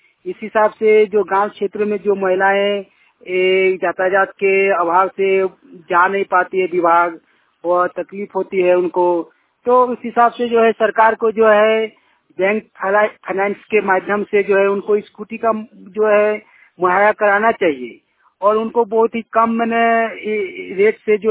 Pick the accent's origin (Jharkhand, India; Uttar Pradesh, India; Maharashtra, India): Jharkhand, India; Kasmar; ग्राम कस्मा चट्टी, पंचायत कस्मार, जिला बोकारो, राज्य झारखंड का निवासी हूँ।